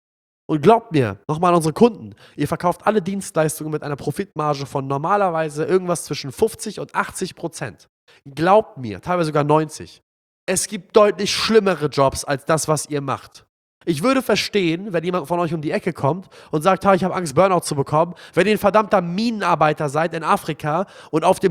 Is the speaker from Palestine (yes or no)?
yes; Palestine; now in Hamburg, Germany; Fahr mal in mein Heimatland, Palästina, und kämpf mal für die Freiheit.